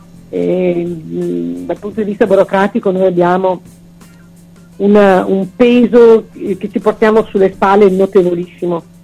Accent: Montebello, Veneto, Italy; procedendo al mio lavoro a Montebello, che è il mio paese ed è il paese dove sono nata, tra l'altro, non solo dove abito, ma anche dove sono nata.

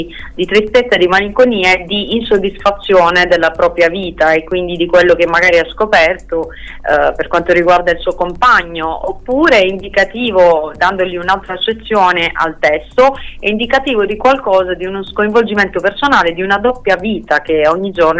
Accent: Gravina in Puglia, Apulia, Italy; now in Altamura, Italy; non sono neanche di Matera peraltro, sono di Gravina e vivo ad Altamura

